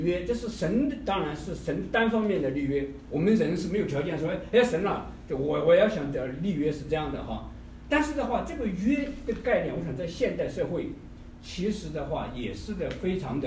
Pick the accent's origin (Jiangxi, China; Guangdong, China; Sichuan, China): Sichuan, China; accent: Sichuanese; now in United States; 我们一路上呢就说了很多四川话，我们都说加说四川话啊